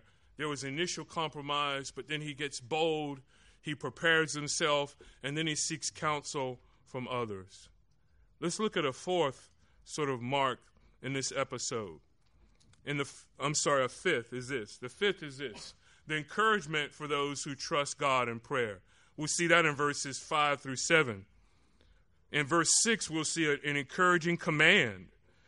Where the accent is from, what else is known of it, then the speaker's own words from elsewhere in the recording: Orlando, Florida, United States; I grew up in Orlando, Florida.